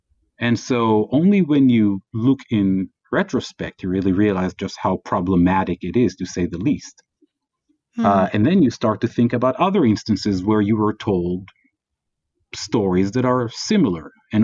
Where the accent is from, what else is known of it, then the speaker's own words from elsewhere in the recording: Israel; because if they knew that I'm from Israel, if they knew that I'm Jewish, the nature of the exchange and the interaction would be very different.